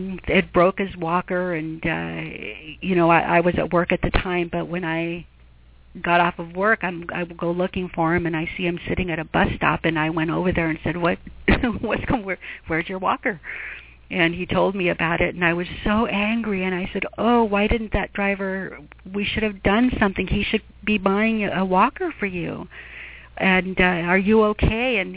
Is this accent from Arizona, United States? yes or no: yes; Glendale, Arizona, United States; I'm from Arizona. I was born in Glendale, Arizona.